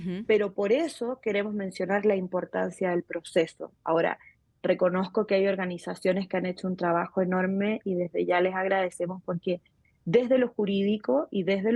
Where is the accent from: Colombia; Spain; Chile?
Chile; moved away as an adult; now in Mexico; Soy chilena y hace 9 años resido en México